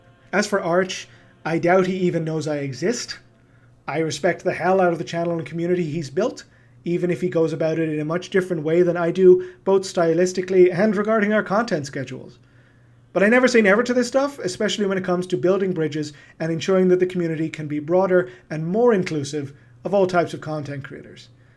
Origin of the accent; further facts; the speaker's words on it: Dublin, Leinster, Ireland; moved away as an adult; now in Toronto, Canada; Born and raised in Dublin, now living in Toronto. The accent is the result of an Irish origin coupled with a few years living in North America.